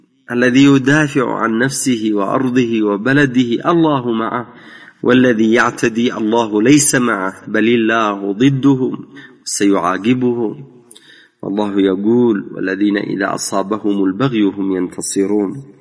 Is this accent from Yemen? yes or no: yes; Yemen; نحن في بلدنا اليمن مع المسيرة القرآنية الجميع يسعون إلى محاربة الفحشاء والفاحشين،